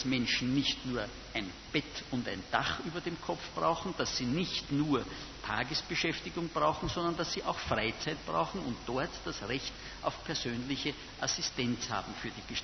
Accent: Vienna, Austria; Ich bin Jahrgang 1946, bin aufgewachsen in Wien und habe gewissermaßen die 1950er Jahre des vergangenen Jahrhunderts hier in Wien verbracht.

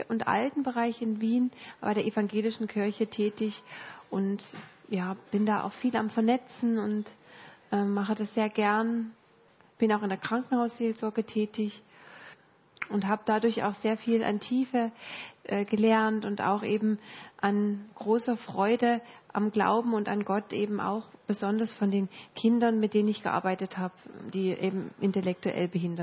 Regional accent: East Germany, Germany; Und ich bin in der DDR auch groß geworden.

